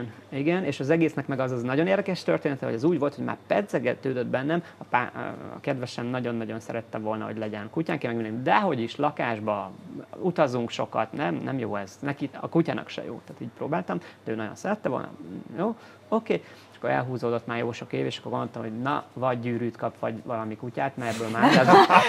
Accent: Miskolc, Borsod-Abaúj-Zemplén, Hungary; Én Miskolcon születtem

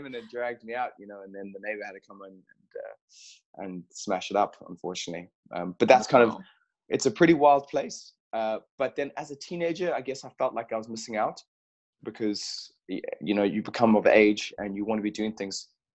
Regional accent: Orapa, Central District, Botswana; I grew up in Botswana gives you the groundwork, I guess. I grew up in a super small town in a place called Orapa, which is in the middle or just on the outskirts of the Kalahari Desert. And it's as desolate as you'd imagine.

